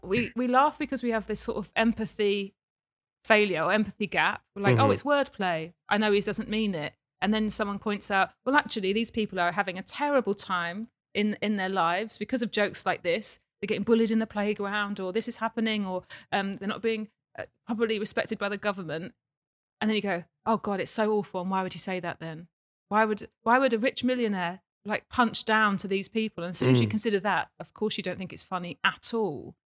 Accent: Romford, London, United Kingdom; When I grew up in Romford, there was absolutely a sense that you defended your mum, for instance.

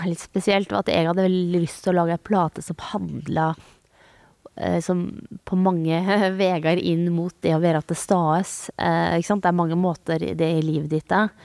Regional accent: Telemark, Norway; also born or lived in Australia; Så hvis jeg bare hadde tenkt at jeg hadde vært hjemme i Telemark, så hadde jeg sikkert ville reste ut i verden

